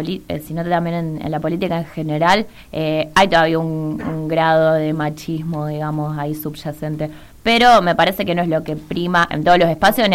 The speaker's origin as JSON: {"language": "Spanish", "region": "Santa Fe", "country": "Argentina", "said": "No, yo soy santafesina, así que bueno, soy allá en Santa Fe."}